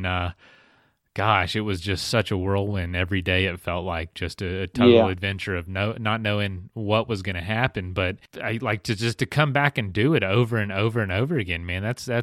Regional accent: Florida, United States; Because I know a lot of people that I'm from a small town in Florid

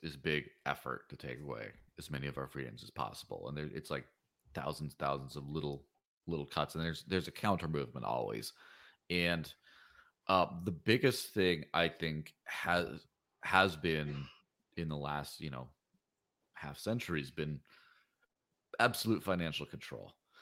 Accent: Mexico; so I grew up in Mexico, which is not an entirely first world country, right?

